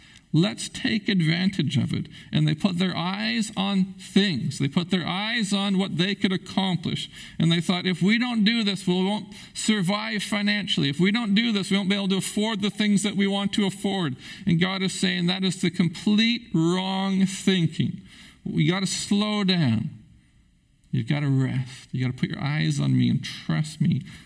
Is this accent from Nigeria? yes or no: no; Prince Rupert, British Columbia, Canada; now in Terrace, Canada; Now, I think back to my life in growing up in Prince Rupert.